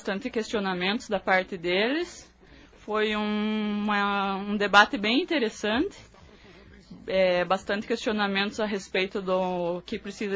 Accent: União da Vitória, Paraná, Brazil; Eu sou natural de União da Vitória.

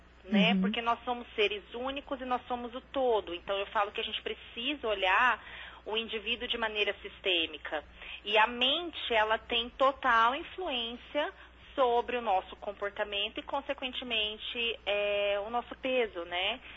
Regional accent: Campo Grande, Mato Grosso do Sul, Brazil; Isso mesmo, sou de Campo Grande, Mato Grosso do Sul.

